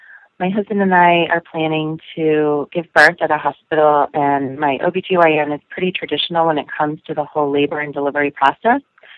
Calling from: Chicago, Illinois, United States; I'm calling from Chicago.

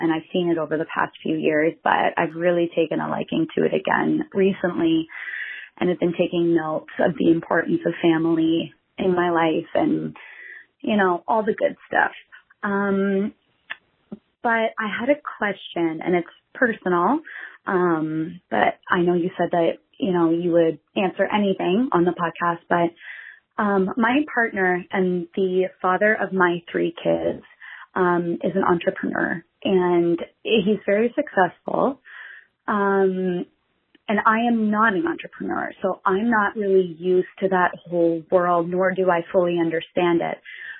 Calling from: Ontario, Canada; I'm calling from Ontario, Canada.

